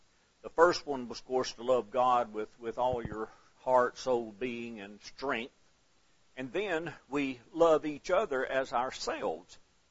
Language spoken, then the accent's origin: English; Alabama, United States; But we are glad to be here. We're from North Alabama.